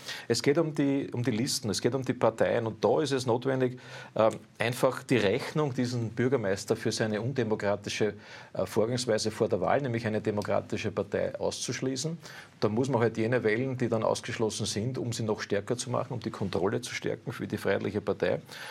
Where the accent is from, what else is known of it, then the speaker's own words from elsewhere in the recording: Vienna, Austria; in den Bezirken Favoriten, da wo ich herkomme